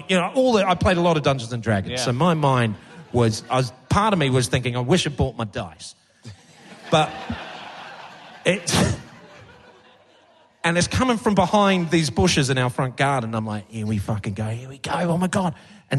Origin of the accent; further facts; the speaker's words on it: New Zealand; Growing up in New Zealand, hole in the ozone layer straight over us, slip, slop, slap, that was the motto when we were growing up.